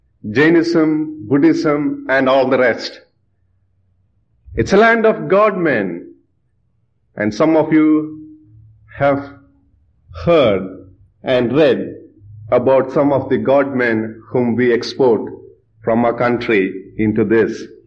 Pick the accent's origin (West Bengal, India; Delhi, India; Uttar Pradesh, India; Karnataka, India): Karnataka, India; Bangalore; Susan and I come from Bangalore, and we come from one of the largest assemblies in India